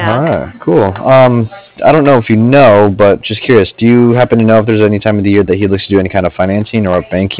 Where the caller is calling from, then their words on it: Cardiff, California, United States; I'm calling from Cardiff. That's C-A-R-D-I-F-F, like Frank.